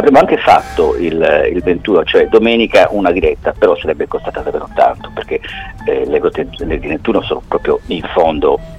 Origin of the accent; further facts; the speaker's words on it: Sardinia, Italy; noi musicisti, ma noi musicisti che siamo della Sardegna